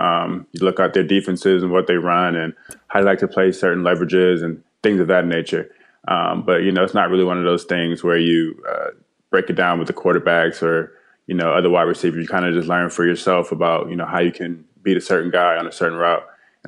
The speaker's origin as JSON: {"language": "English", "region": "Florida", "country": "United States", "said": "I mean, obviously, like you just stated, I'm from Florida."}